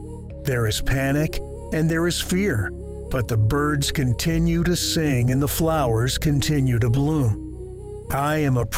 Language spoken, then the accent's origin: English; Durban, KwaZulu-Natal, South Africa; I take in the breathtaking 180-degree view of my hometown, Durban.